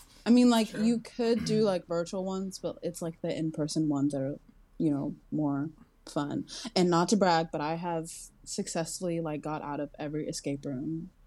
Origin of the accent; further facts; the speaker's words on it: Arkansas, United States; now in Los Angeles, United States; And like Mason, I'm not from California. I am from Arkansas. I, however, do not have the luxury of saying I'm a double Trojan. I did my undergrad in Arkansas.